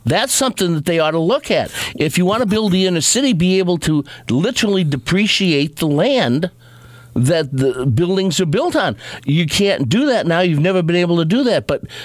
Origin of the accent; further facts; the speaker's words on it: Wisconsin, United States; Look, I'm from Wisconsin, okay?